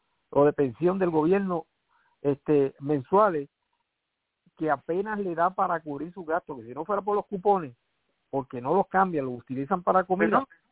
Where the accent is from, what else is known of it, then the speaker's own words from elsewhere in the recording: Puerto Rico; moved away; los que estamos acá, que nacimos y nos criamos en Puerto Rico, es que queremos volver